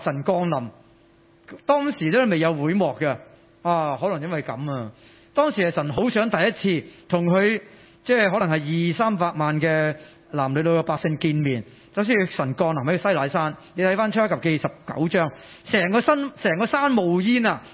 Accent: Hong Kong; 大家有没有想起我们都是香港人，香港香港啊

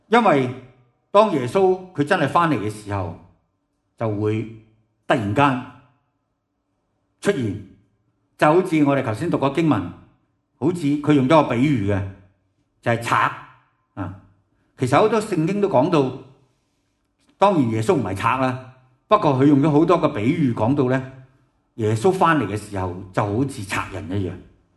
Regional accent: Hong Kong; 或者有人我哋香港人就会讲，我哋好似只蚁咁嘅啫。

